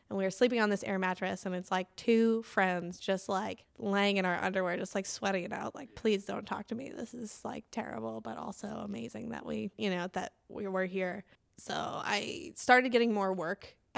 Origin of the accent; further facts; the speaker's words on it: Lincoln, United States; now in New York, United States; if you're making $30,000 a year in, like, my hometown of Lincoln, I think you're ballin'.